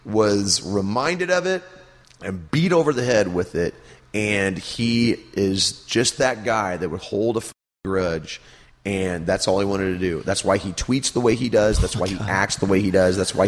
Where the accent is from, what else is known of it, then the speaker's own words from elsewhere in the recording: United States; If you're not embarrassed as an American, then you don't know what the hell's going